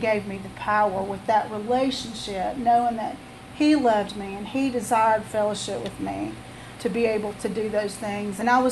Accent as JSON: {"language": "English", "town": "Thomasville", "region": "Alabama", "country": "United States", "tie": "born or raised there", "said": "I was born in Thomasville, Alabama, a very small town"}